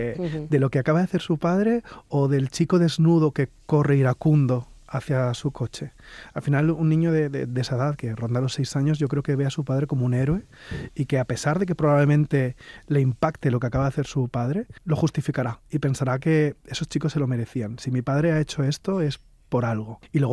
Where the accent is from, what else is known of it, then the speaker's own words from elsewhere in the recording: Valencia, Valencian Community, Spain; en Valencia, que es de donde yo soy, está ocurriendo.